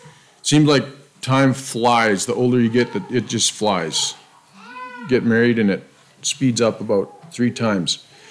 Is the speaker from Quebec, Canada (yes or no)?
no; Brooks, Alberta, Canada; we're from Brooks, Alberta